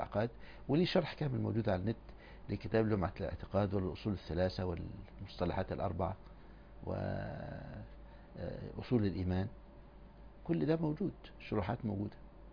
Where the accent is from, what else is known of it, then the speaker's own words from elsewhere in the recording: Egypt; فيه التفسير الوسيط اللي عمله الأزهر عندنا في مصر